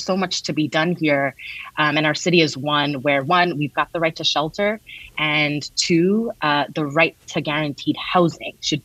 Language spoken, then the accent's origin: English; Kensington, New York, United States; I am a lifelong first-generation Bangladeshi Brooklynite. born in Kensington, which I now proudly represent.